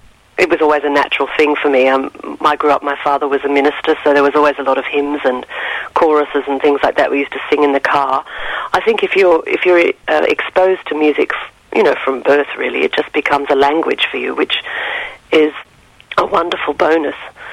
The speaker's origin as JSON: {"language": "English", "town": "Geelong", "region": "Victoria", "country": "Australia", "tie": "born or raised there", "said": "We grew up in Geelong and we used to travel up on the train when I was about 15"}